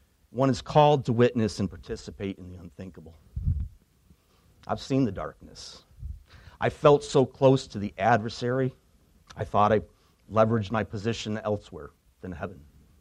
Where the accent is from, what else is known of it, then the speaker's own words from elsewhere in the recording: Waterloo, New York, United States; I grew up in Waterloo, New York.